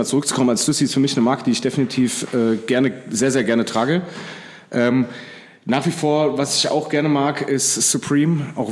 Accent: Dreieich, Hesse, Germany; Nein, ich kann es schon davor von diversen Skate-Sessions aus Frankfurt und aus Dreieich, wo ich aufgewachsen bin.

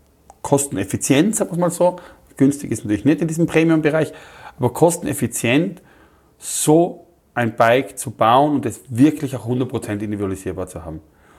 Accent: Austria; ich bin aus Österreich, wir suchen so jemanden

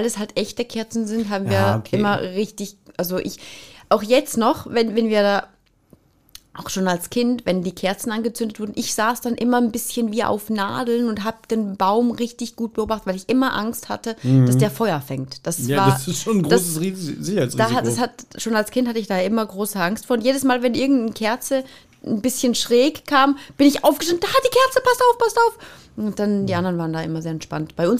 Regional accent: Switzerland; bei uns in der Schweiz ist das ein Riesenpolitikum.

